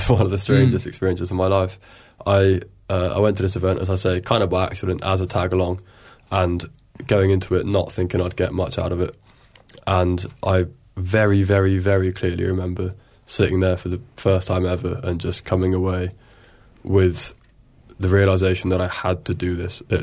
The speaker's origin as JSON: {"language": "English", "town": "Bristol", "region": "South West England", "country": "United Kingdom", "tie": "born there", "said": "I was born in Bristol. I'm 24."}